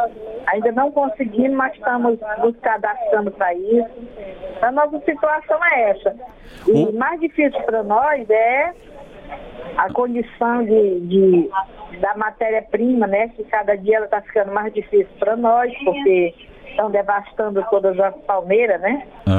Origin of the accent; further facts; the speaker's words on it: Marabá, Pará, Brazil; Natural de Marabá.